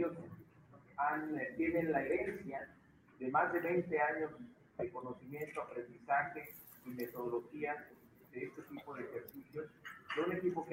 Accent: Colima, Mexico; con especial gusto de estar en mi tierra, en Colima

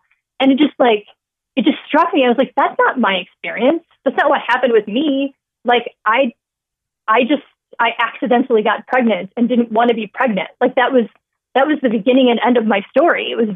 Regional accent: Indiana, United States; I canvassed for the president in my hometown in Indiana in 2007.

